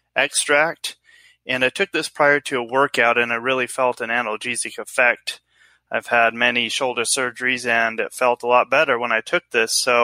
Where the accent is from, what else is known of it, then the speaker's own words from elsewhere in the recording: Salt Lake City, Utah, United States; I'm from Salt Lake City.